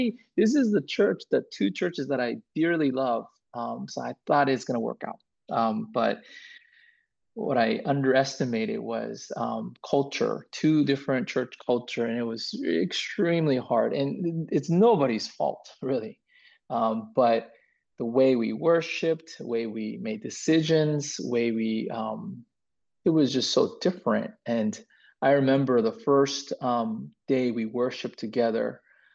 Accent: Huntington Beach, California, United States; my hometown of Huntington Beach, even though I wasn't born there, I grew up all my life there.

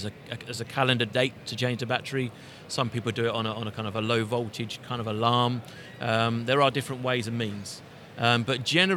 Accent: England, United Kingdom; Well, I'm an Englishman

